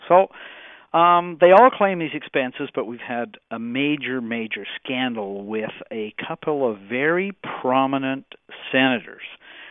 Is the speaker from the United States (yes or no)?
no; Canada; And I guess as a Canadian, I go, where are we?